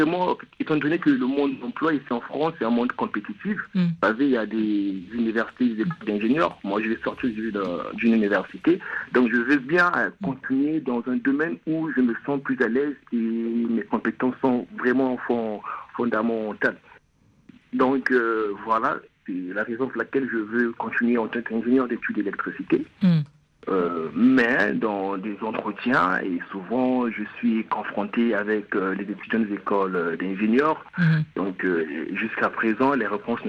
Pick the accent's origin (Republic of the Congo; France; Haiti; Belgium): Republic of the Congo; moved away; Donc, je reviens du Congo-Brazza, j'ai un diplôme d'ingénieur en électromécanique.